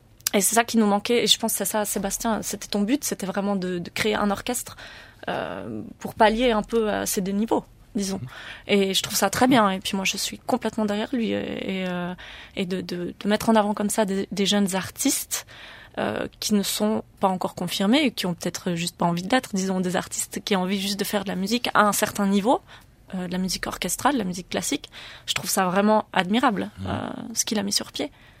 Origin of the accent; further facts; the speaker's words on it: Chermignon, Valais, Switzerland; now in Bern, Switzerland; on vient du même village, en fait. On est originaire de Chermignon, pour faire un peu de pub. Mm-hmm. Et donc, moi, je suis maintenant à Berne et lui à Fribourg.